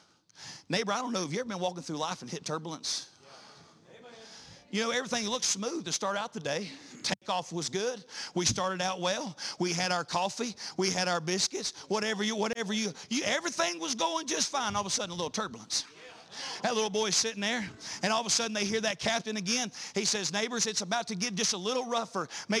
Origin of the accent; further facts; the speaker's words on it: North Carolina, United States; Now listen, I'm from North Carolina